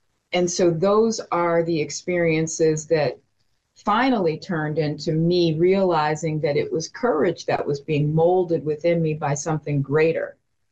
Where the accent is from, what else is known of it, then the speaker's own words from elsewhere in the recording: Detroit, Michigan, United States; So superimpose that on growing up in Detroit in a predominantly Black neighborhood.